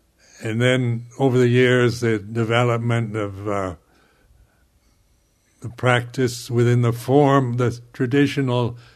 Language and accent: English; United States; because being an American, I was never told to accept the human condition, but always to try to improve it.